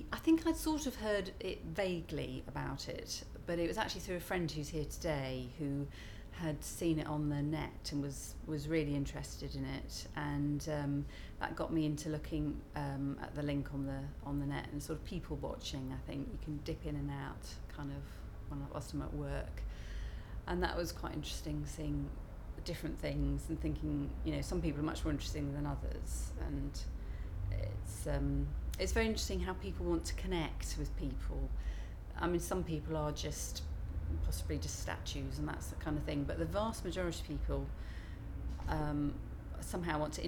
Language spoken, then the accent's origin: English; Warwick, West Midlands, United Kingdom; I'm 48 and I'm from Warwick.